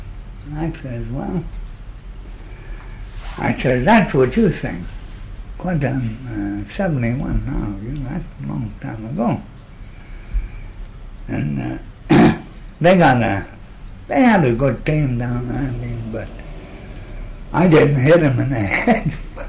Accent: Alaska, United States; also born or lived in Spokane; Well, mostly here in Alaska, yeah.

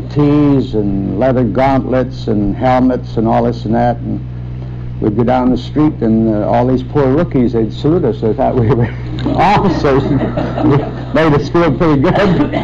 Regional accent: Duluth, Minnesota, United States; Well, I was born in Duluth, Minnesota, and I'll... got of age, why I went to work for the City Water and Light Department there at a civil service job.

